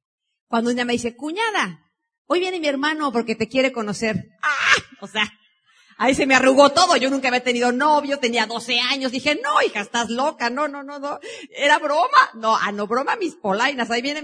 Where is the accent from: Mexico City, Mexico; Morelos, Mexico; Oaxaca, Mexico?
Mexico City, Mexico; also born or lived in Tenancingo; O sea que yo me crié en la Ciudad de México, ahí vivimos hasta la edad de 12 años